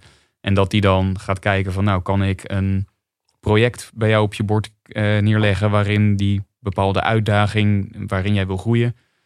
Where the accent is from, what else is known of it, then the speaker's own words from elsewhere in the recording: Netherlands; moved away; Ik ben gewend uit Nederland dat je eens per jaar een beoordelingsgesprek krijgt